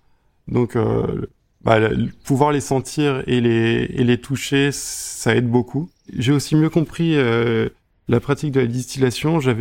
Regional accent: Rouen, Normandy, France; Je suis normand, je viens de Rouen, où j'ai passé la plupart de ma vie. Je suis descendu dans le sud il y a 2 ans pour effectuer mes études d'œnologie et obtenir mon diplôme national d'œnologue.

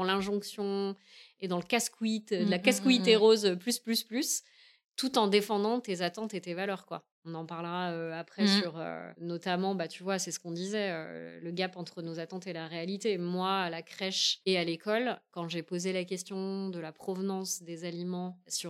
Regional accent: Paris, Île-de-France, France; Heureusement que je lui ai pas dit que je venais de Paris

